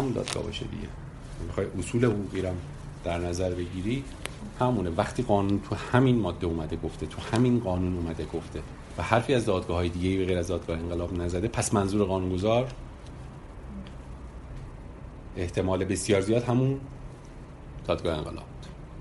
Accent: Iran; باب ما ایرانیام که قربونش برم فقط کافیه حفره پیدا کنیم

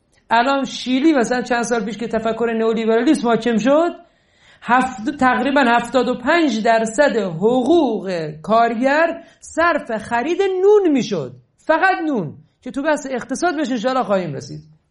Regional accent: Iran; ما ایرانیم، ما بهتر از همه مردم دنیا هستیم

